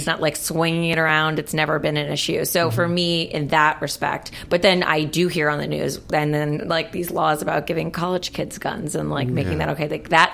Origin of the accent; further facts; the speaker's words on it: Miami, Florida, United States; I don't know where, but I grew up in Miami.